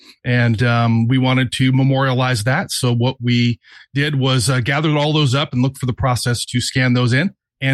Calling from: Buena Park, California, United States; Hi, guys. … from Buena Park.

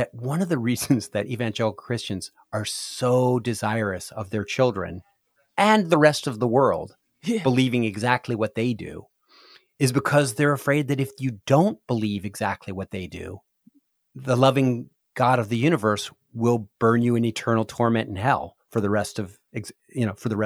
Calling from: Cincinnati, Ohio, United States; I am calling you from not that far away. I'm just down the road in Cincinnati, Ohio.

